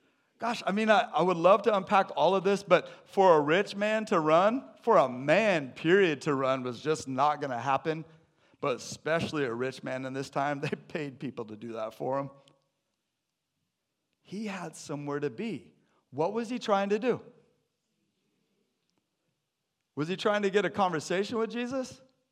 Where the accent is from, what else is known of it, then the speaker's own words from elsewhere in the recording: Briar, Washington, United States; I grew up in Briar, Washington. Anybody ever hear of Briar, Washington?